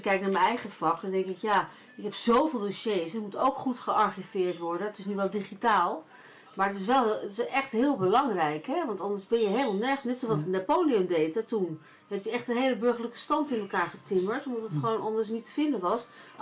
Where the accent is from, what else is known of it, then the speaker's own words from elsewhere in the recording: Amstelveen, North Holland, Netherlands; Want ik kom uit Amstelveen, ik ben daar getogen, niet geboren...